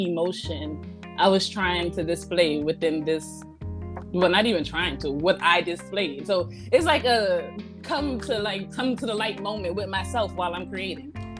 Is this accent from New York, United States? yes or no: no; New Orleans, Louisiana, United States; So I'm from New Orleans, born and raised in New Orleans.